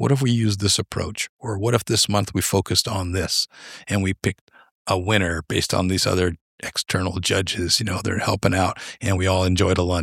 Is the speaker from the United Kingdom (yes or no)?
no; New Mexico, United States; now in Ohio, United States; I'm not from Ohio, and Ohio was never a pin on the map I wanted to end up with. That's very true. So I've lived a lot of places around the world, around the country, consider myself to be from New Mexico.